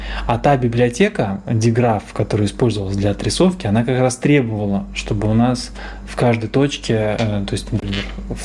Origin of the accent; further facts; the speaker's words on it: Moscow Oblast, Russia; я сам из Подмосковья